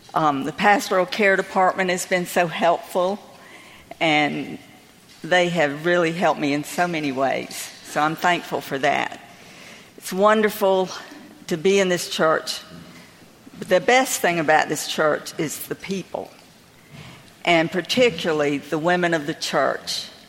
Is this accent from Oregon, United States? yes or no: no; North Myrtle Beach, South Carolina, United States; Well, I was born and raised in Crescent Beach, now better known as the section of North Myrtle Beach. Back then, it was a very small town.